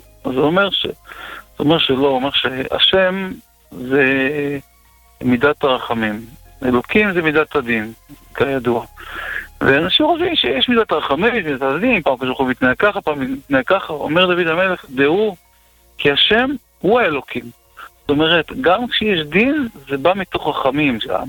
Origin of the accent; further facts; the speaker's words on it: Ashdod, Southern District, Israel; אנחנו גדלנו באשדוד, והוא פה, זה הייתה עיקר הפעילות שלו כאן באשדוד